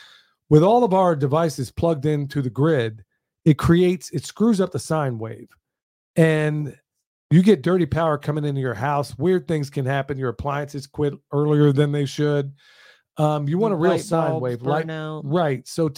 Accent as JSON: {"language": "English", "region": "Oklahoma", "country": "United States", "tie": "born or raised there", "said": "but where I grew up in Oklahoma, believe me, every single day the N-word was coming out of somebody's mouth."}